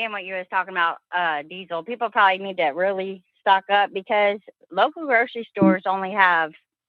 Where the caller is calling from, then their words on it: Dayton, Ohio, United States; Dayton, Ohio area.